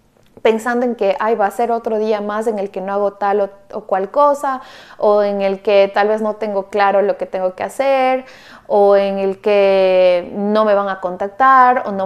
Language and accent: Spanish; Ecuador; now in Canada; regresé a Ecuador, que es el país de donde soy